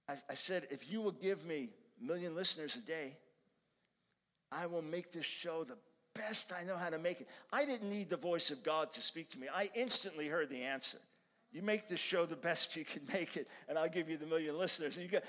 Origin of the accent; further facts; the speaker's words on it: New York, United States; And I'm a New Yorker.